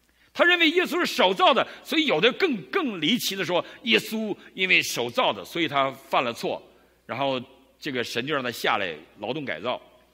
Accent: China; 用我们大陆人比较了解的语言来说的啊

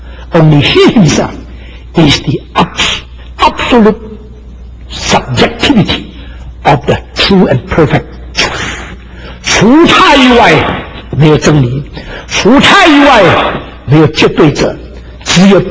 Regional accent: China; 我们中国人不会明白

